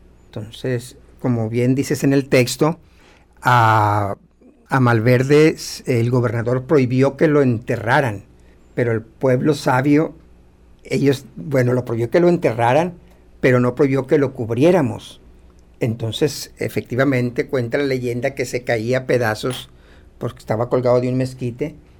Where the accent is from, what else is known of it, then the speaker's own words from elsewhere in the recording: Colombia; Yo soy colombiano.